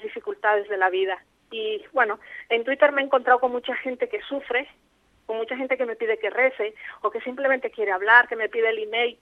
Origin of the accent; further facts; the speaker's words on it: Nicaragua; me está costando mucho aquí ahora, y eso que yo soy de aquí, lo que pasa es que llevo ya casi más